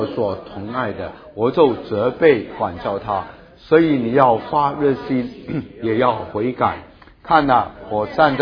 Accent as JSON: {"language": "Chinese", "country": "China", "said": "他们不像我们中国人很喜欢讲理论啊，很比较被动型。"}